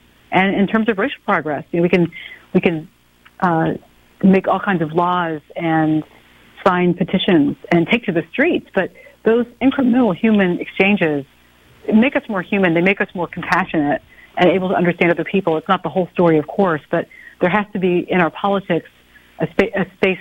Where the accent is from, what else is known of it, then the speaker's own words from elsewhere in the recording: the South, United States; And, of course, I grew up in the South, and people were telling stories left and right.